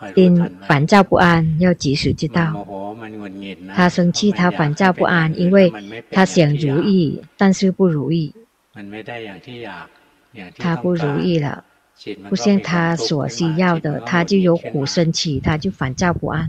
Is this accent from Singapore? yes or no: no; Thailand; Chinese is a second language; 那我们泰国人不喜欢去找神经医生，其实是必要的。